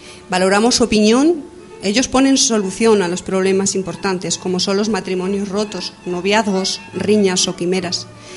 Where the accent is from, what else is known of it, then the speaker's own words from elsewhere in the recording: Spain; yo me identifico con la bandera española porque yo soy española.